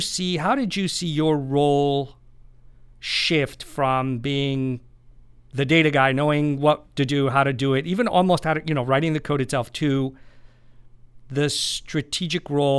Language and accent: English; San Francisco, California, United States; I was born and raised in San Francisco.